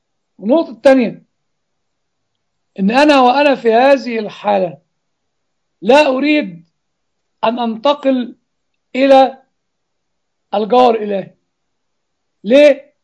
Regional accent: Egypt

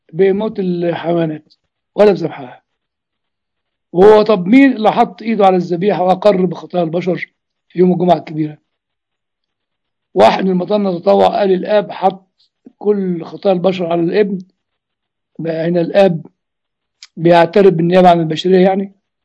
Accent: Egypt; ودخلوا الإخوة الإنجليين عندنا في مصر

